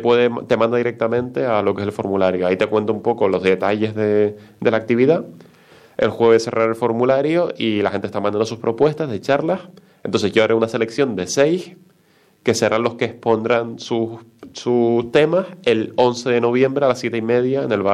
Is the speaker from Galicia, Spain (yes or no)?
no; Tegueste, Canary Islands, Spain; yo que soy de Tegueste, está relativamente cerca